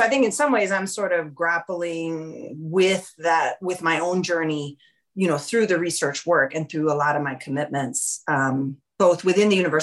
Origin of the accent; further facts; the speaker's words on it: New York City, New York, United States; I grew up in New York City as a multiracial, multicultural Afro-Latina.